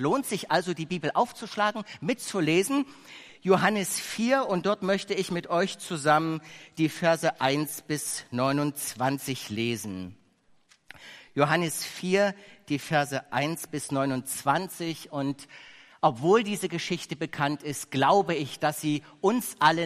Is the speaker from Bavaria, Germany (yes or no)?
no; Dresden, Saxony, Germany; ein Kind der ehemals russischen Besatzungszone. Und ich bin im Osten groß geworden, im Osten von Deutschland. Und mir werden einige Erinnerungen an meine Kindheit unvergessen bleiben, wenn ich daran denke, wie wir als Familie immer von Dresden aus